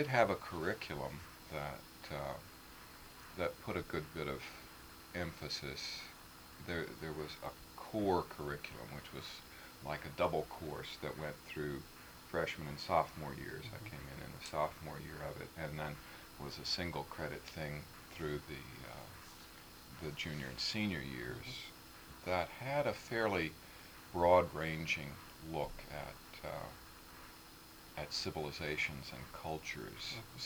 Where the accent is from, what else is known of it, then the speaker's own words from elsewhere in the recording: Missouri, United States; Well, I'm from Missouri.